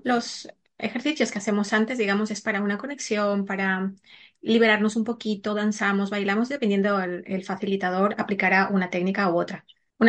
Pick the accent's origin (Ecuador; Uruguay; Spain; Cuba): Ecuador; bueno, yo soy de Ecuador